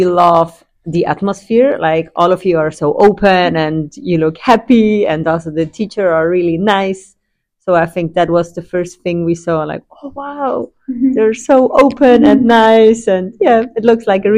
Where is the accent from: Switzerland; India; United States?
Switzerland; English is a second language; We are from Switzerland.